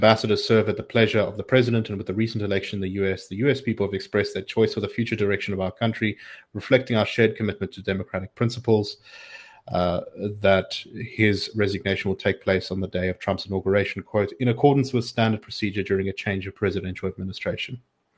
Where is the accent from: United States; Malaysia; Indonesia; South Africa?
South Africa; Johannesburg, Gauteng; I grew up in Joburg. I lived there my whole life, and I even served in the city administration.